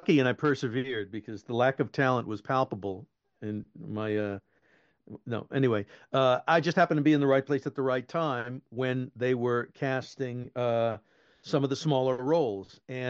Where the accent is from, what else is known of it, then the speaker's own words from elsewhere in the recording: United States; Being an American over here, I was always grateful to sort of be working.